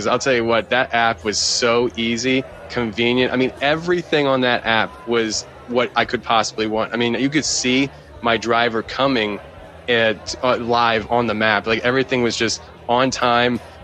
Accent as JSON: {"language": "English", "town": "Philadelphia", "region": "Pennsylvania", "country": "United States", "said": "I don't know where anything is. I'm from Philly."}